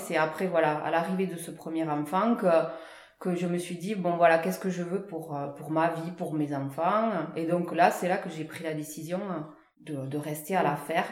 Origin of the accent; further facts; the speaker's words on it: Millau, Occitanie, France; Alors moi, je suis née à Millau, donc j'ai une enfance à la ville, quoi, petite oui. ville, hein, on reste quand même dans du rural.